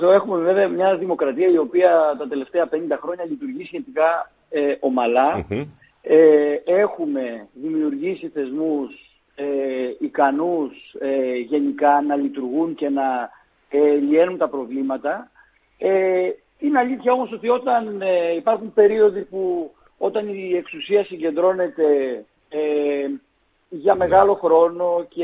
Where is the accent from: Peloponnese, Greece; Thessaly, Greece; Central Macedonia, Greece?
Thessaly, Greece; Pyrgetos; την αγάπη μου για την πατρίδα μου και τη Λάρισα και το χωριό μου, τον Πυργετό.